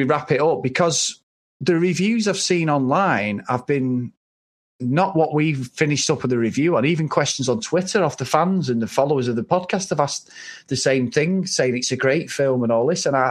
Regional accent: England, United Kingdom; we're 200 miles away, and we're normal English people.

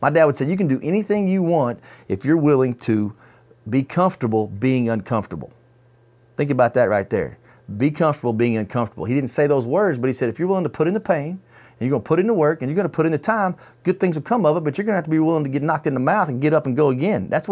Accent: Texas, United States; born there; I was born in West Texas, and that's where they were raised. There was like 97 people in the town

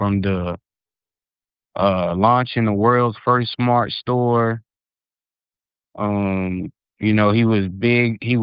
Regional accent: South Carolina, United States; also born or lived in New York; Originally, I'm from New York, but I've been in South Carolina since middle school, so that's where I call home.

